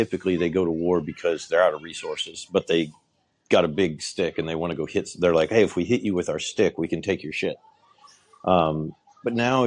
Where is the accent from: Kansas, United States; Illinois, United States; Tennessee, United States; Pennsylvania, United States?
Kansas, United States; I grew up in Kansas. That's exactly what it is. Everything leaves.